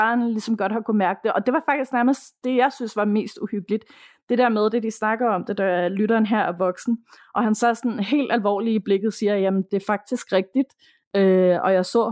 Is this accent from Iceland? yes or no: no; Chile; Jeg boede som barn i Chile, ude på en kæmpe grund, omgivet af masser af marker og skov.